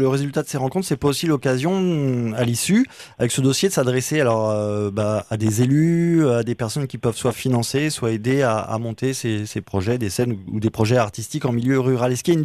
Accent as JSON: {"language": "French", "town": "Paris", "region": "Île-de-France", "country": "France", "lives_now": "Aveyron, France", "said": "Moi, je viens de Paris, par exemple, il y a quelques années que je suis installé en Aveyron"}